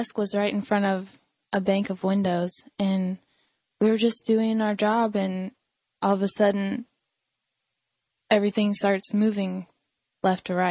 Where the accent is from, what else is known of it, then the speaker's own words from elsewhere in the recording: East Coast, United States; born and raised on the East Coast, we mm-hmm. never even felt a minor earthquake